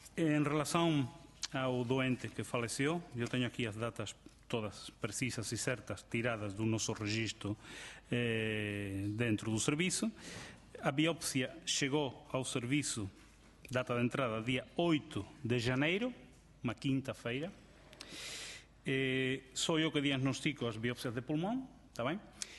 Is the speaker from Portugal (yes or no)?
no; Spain; Portuguese is a second language; Antes conseguíamos em Espanha, eu sou espanhol